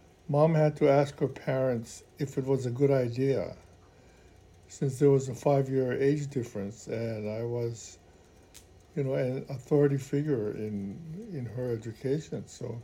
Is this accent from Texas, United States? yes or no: no; Honolulu, Hawaii, United States; I'm from Honolulu, which is considered the big slicker city. So I was not to be trusted.